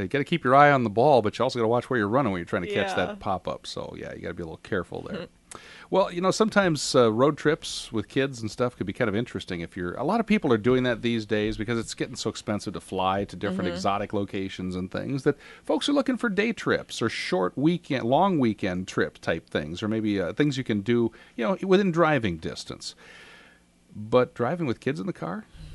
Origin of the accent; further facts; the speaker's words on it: Iowa, United States; Growing up in Eastern Iowa, it might have been a little small town in Iowa, Illinois, or Wisconsin